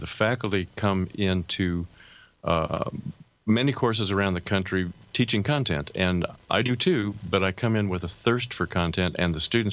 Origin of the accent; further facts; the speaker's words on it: Atlanta, Georgia, United States; I'm from Atlanta, Georgia, and I've been teaching in this program for about almost 10 years.